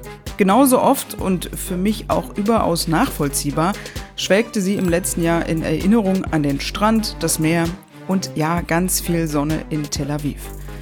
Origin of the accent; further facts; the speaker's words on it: Berlin, Germany; Mirna und ich haben zwei Dinge gemeinsam. Wir sind beide aus Berlin-Pankow und haben Wurzeln im Nahen Osten. Sie in Israel, ich im Libanon.